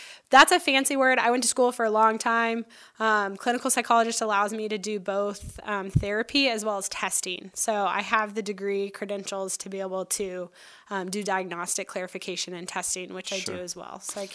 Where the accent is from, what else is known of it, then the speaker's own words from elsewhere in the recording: Colorado, United States; moved away as an adult; now in Sandpoint, United States; I grew up in Colorado. I'm a fifth generation Colorado native. And so grew up with a lot of appreciation for outdoors